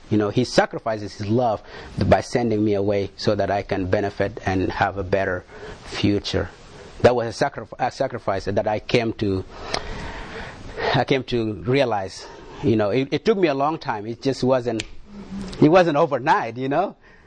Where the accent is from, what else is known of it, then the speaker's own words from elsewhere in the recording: South Sudan; moved away; So I was born in South Sudan in 1982.